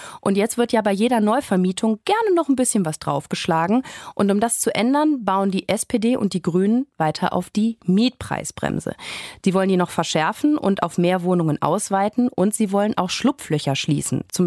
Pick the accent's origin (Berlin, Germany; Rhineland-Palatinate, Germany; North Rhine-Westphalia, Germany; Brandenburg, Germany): North Rhine-Westphalia, Germany; Mein Mann, mein Sohn und ich, wir machen gerade das Haus meiner Großeltern wieder fit, um dann dort einzuziehen. In meinem Heimatort, der auch im Kölner Speckgürtel liegt, 30 Kilometer weg von der Stadt